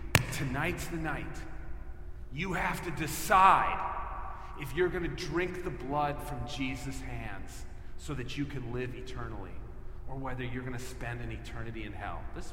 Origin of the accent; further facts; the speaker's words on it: Edina, Minnesota, United States; I grew up in Edina, went to a church there.